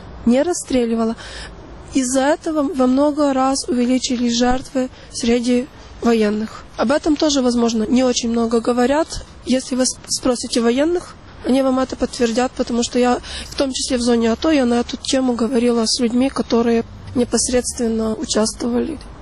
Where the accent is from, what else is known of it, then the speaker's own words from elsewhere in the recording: Zhovtva, Lviv Oblast, Ukraine; Я родилась в Жовтве. Это территория под Львовом. Это город.